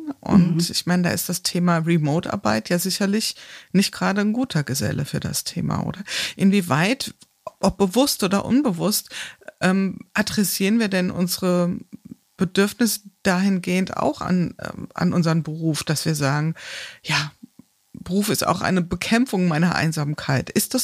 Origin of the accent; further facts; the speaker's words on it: Rhineland, Germany; born there; Bin ich vielleicht auch als gebürtiger Rheinländer